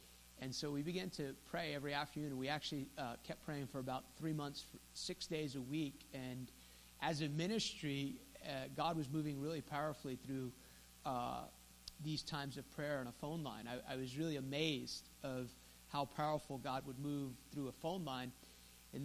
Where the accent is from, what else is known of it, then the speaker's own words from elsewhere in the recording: Fair Lawn, New Jersey, United States; now in North Carolina, United States; I grew up in Fairlawn, New Jersey, and Bergen County, and I live, if you're not aware, I live in North Carolina now.